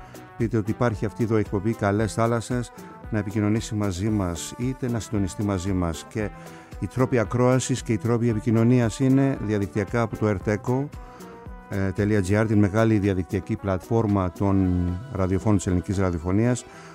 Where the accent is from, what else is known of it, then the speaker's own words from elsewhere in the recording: Kasos, South Aegean, Greece; στους δικούς μου από το νησί μου την Κάσο